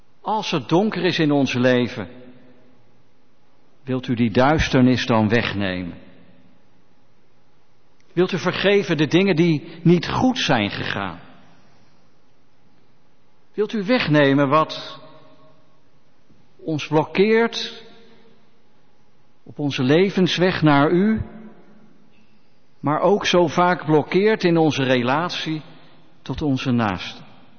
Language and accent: Dutch; Leiderdorp, South Holland, Netherlands; also born or lived in Friesland / Alphen aan den Rijn; geboren en getogen in Leiden-Dorp. Gestudeerd in Leiden en in 1994 getrouwd met Linda en verhuisd meteen naar Parraga in Friesland.